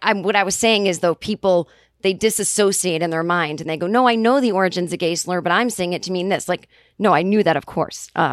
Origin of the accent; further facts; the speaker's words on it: Kentucky, United States; I'm from Kentucky. I grew up with the word toboggan, meaning a knitted hat one would wear in the winter